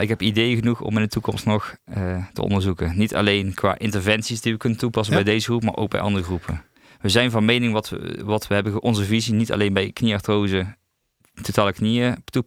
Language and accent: Dutch; Veldhoven, North Brabant, Netherlands; also born or lived in Heerlen; Ik ben opgegroeid in Veldhoven. Ik ben Heerlen geboren, maar na zes jaar zijn mijn ouders komen er vandaan. Weer terug naar Veldhoven gegaan. Dus daar ben ik opgegroeid.